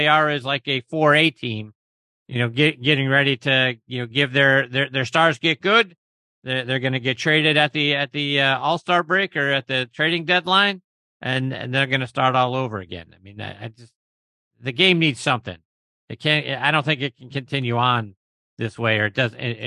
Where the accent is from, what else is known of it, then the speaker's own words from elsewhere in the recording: Pittsburgh, Pennsylvania, United States; and I love the Pirates and I'm from Pittsburgh and all